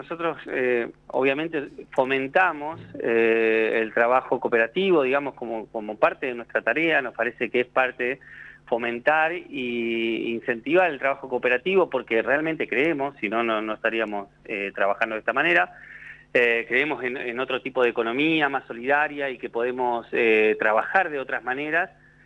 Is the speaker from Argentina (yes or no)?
yes; Tandil, Buenos Aires Province, Argentina; Yo formé la compañía cuando llegué a Tandil, allá por el 2015. Yo soy de Tandil, pero bueno, estuve estudiando muchos años en Buenos Aires y volví en el 2015 a Tandil.